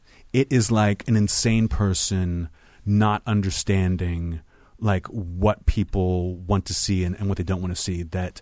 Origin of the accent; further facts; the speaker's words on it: Pittsburgh, Pennsylvania, United States; If you know me, I'm from Pittsburgh.